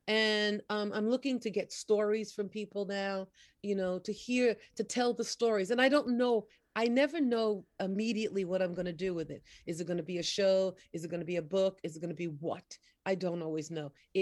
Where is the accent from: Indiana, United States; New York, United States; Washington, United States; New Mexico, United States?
New York, United States; yes, I'm a wash ashore, but I came from New York and said, whoa, look what I discovered.